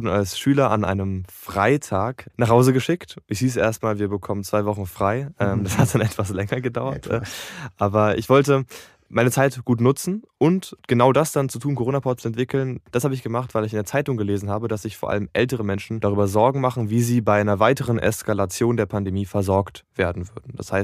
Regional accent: Berlin, Germany; ich bin 17 Jahre alt und ich komme aus Berlin

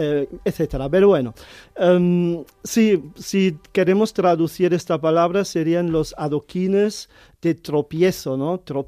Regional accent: Rhineland-Palatinate, Germany; Spanish is a second language; Pues yo soy del suroeste de Alemania, de Rheinland-Pfalz, el Palatinado.

